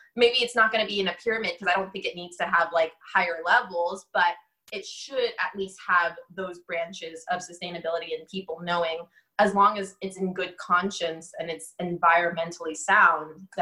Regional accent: Orlando, Florida, United States; So like, again, Orlando's my hometown, Disney's in my heart.

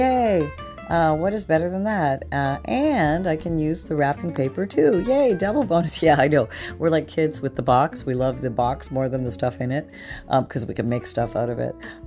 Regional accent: Canada; moved away as an adult; now in Florida, United States; the answer is I grew up in Canada until I was 21, and then I moved to Florida.

